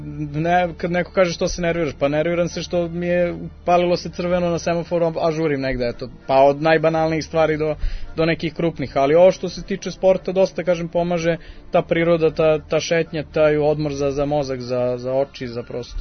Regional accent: Belgrade, Serbia; rođen sam tu na Dorćilu, odrastao sam ceo život i dalje sam tu.

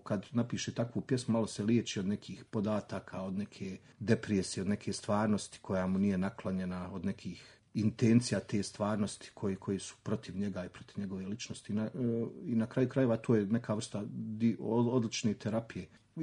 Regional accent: Sarajevo, Federation of Bosnia and Herzegovina, Bosnia & Herzegovina; I to je neki moj prilog tom rodnom gradu Sarajevu

